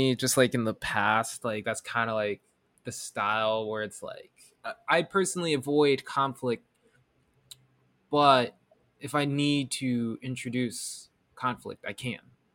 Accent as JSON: {"language": "English", "town": "New York City", "region": "New York", "country": "United States", "said": "Just living in New York and like being like a New Yorker"}